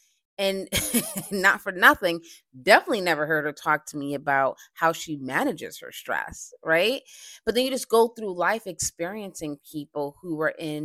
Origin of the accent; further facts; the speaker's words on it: Boston, Massachusetts, United States; I recently did a stress seminar in Boston, my hometown